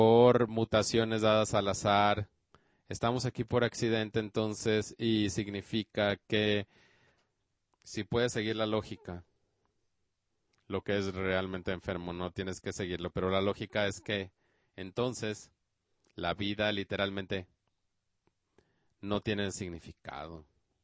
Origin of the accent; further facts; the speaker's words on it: New York, United States; born there; Nací en Nueva York. Mi papá vino de Grecia y mi mamá de Alemania. Soy hijo de inmigrantes